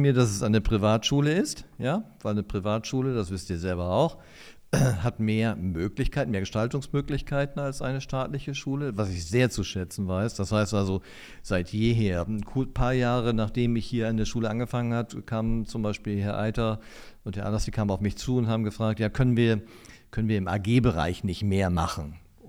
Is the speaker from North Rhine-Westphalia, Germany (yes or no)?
yes; Ahaus, North Rhine-Westphalia, Germany; Wie gesagt, ich komme aus Ahaus, bin verheiratet, ich habe zwei Kinder und einen Hund.